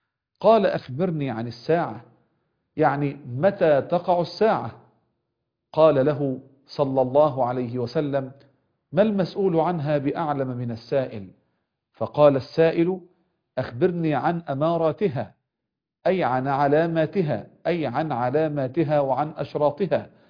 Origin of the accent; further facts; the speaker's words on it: Egypt; يعني كما يقال عندنا بلغتنا كمصريين: علمي علمك، الله أعلم.